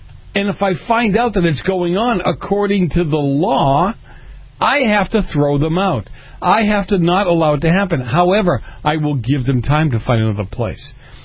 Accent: Boston, Massachusetts, United States; I grew up in Boston.

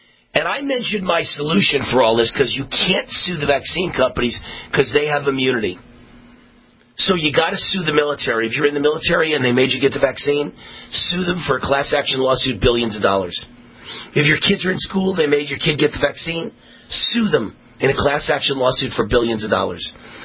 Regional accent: Las Vegas, Nevada, United States; And this is going on in Las Vegas, my hometown and my flagship station here, AM 670.

